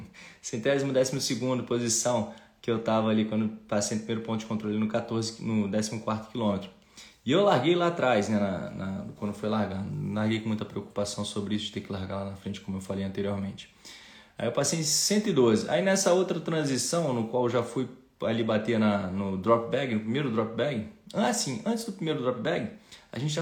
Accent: Brasília, Federal District, Brazil; Pá, pô, sou de Brasília.

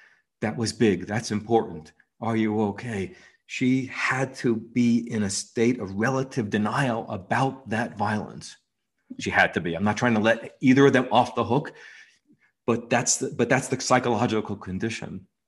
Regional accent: New York, United States; I'm 65. I grew up in New York in a violent home.

